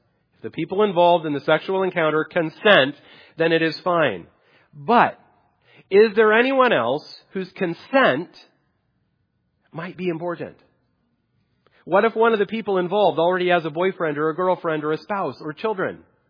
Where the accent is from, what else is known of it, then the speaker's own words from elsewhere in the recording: United States; I am an American.